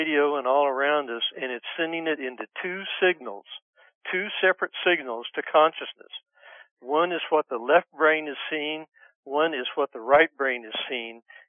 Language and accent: English; Oklahoma, United States; I was raised Southern Baptist in Northwest Oklahoma.